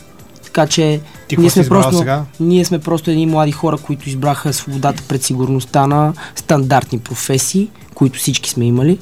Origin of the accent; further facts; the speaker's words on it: Sofia, Sofia City, Bulgaria; Слатина де Женейро.